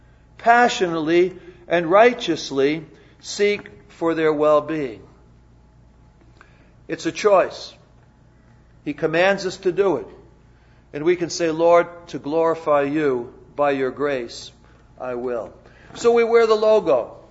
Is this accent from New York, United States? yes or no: yes; New York, United States; It's Fifth Avenue where I come from. I'm from New York.